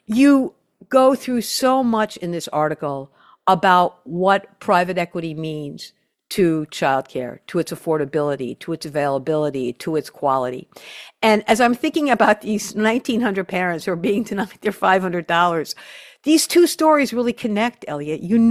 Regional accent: Hicksville, New York, United States; I grew up on Long Island. I grew up in a town called Hicksville. Guess where my grandparents lived? Across the street.

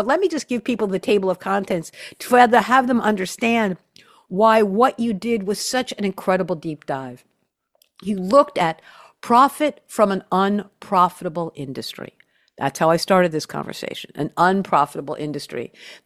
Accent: Hicksville, New York, United States; I grew up on Long Island. I grew up in a town called Hicksville. Guess where my grandparents lived? Across the street.

